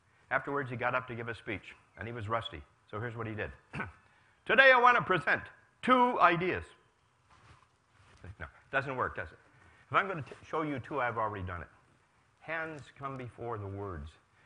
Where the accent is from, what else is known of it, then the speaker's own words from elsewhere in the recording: Detroit, Michigan, United States; I have a brother in Detroit, Michigan, my hometown, who's a portrait photographer.